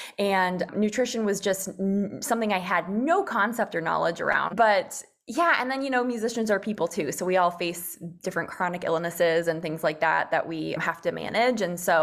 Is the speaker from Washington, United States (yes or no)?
no; Iowa, United States; but I transferred schools back to my home state of Iowa